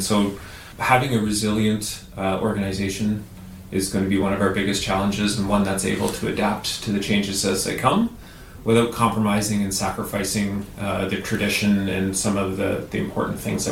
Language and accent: English; Ontario, Canada; I grew up in Lanark County. I went to high school in Carleton Place.